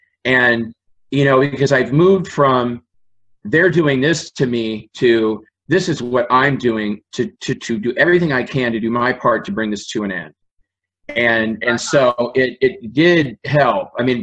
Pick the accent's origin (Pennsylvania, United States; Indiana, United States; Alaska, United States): Indiana, United States; also born or lived in East Coast; I live out in the country again. I'm from Indiana. I moved to the East Coast. I lived on the East Coast for 15 years, and then I moved back.